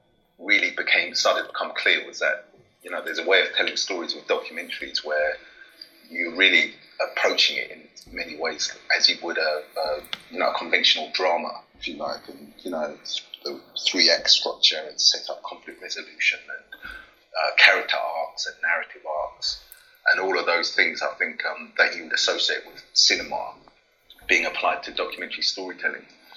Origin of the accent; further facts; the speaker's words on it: London, United Kingdom; as a kid growing up in West London, I remember kind of thinking, well, thank God I don't have to live there.